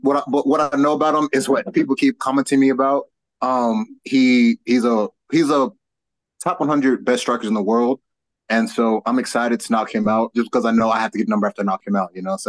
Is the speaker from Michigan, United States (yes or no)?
no; Gwinnett, Georgia, United States; I love Gwinnett, man. Gwinnett's raised me. I've been out here for 23 years.